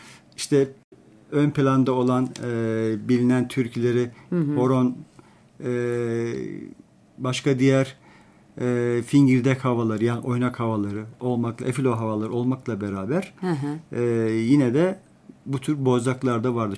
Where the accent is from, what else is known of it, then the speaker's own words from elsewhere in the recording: Ketendere, Black Sea Region, Turkey; Hatta aşık bacı denir. Benim köyümde Ketendere köyünün aşık bacı.